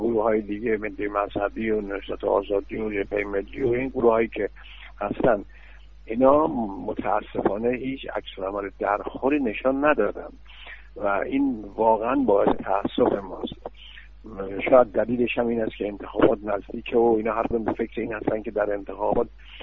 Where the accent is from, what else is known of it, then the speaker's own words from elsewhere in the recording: Iran; و من در پایان میخواستم اولا تشکر به عنوان یک ایرانی تشکر بکنم